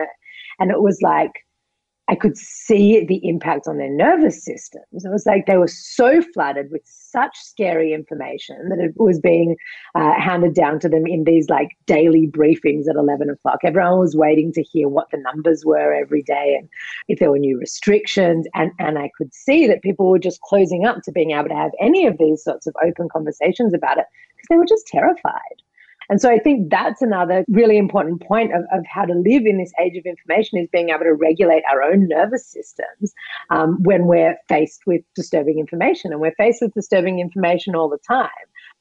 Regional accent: Australia; you mentioned before that I'm from Australia.

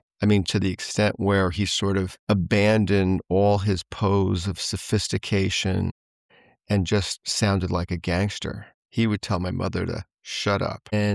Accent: New York, United States; When I was growing up in Long Island

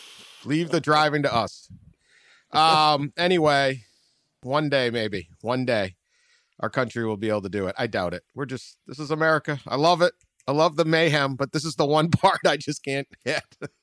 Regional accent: United States; I'm an American. I don't like

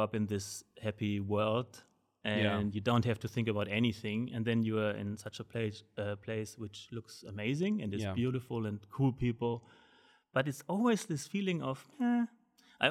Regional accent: Bavaria, Germany; But so I grew up in Bavaria, actually.

